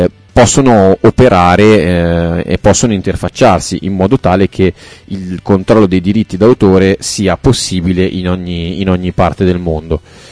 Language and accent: Italian; Reggio Calabria, Calabria, Italy; io che sono di Reggio Calabria